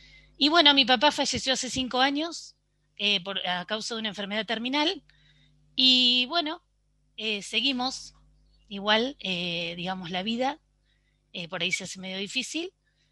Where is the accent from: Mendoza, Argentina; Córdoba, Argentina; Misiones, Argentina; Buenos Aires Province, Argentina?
Buenos Aires Province, Argentina; Coronel Pringles; born there; yo nací en Coronel Pringles, tengo 41 años